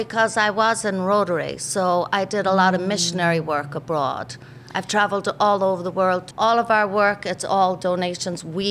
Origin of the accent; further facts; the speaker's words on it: Tallaght, Leinster, Ireland; I am from a little village called Talla, growing up. It's about 7 miles from Dublin City. It was a small village at the end of the Dublin Wicklow Mountains that now has over 1 million people in it.